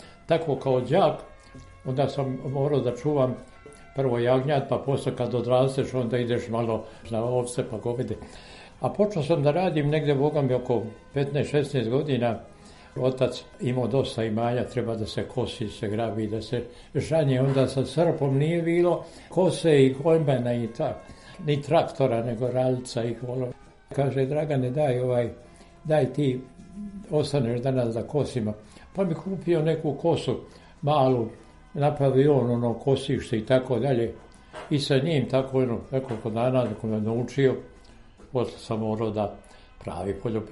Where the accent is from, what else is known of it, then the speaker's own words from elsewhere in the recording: Vrbovo, Zlatibor District, Serbia; 1929. 29. godine u selu Vrbovu, Skupština opštine Prijepolje. U Vrbovu sam odrastao kao dete i u Vrbovu sam završio osnovnu školu.